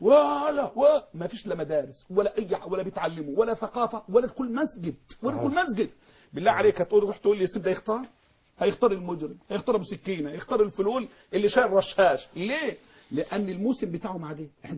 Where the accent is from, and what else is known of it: Mansoura, Dakahlia, Egypt